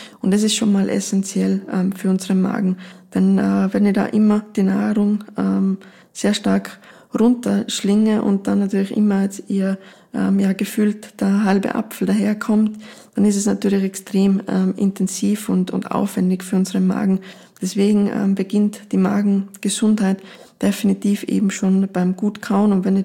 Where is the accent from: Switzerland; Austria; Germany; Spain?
Austria; Tyrol; wie man bei uns in Tirol so schön sagt